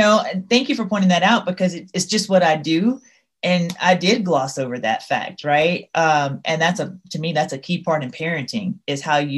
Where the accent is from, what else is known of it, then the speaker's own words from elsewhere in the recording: Louisiana, United States; So I'm from the South. For those of you that may not know me, I'm from Louisiana, so you may not be able to hear it in my voice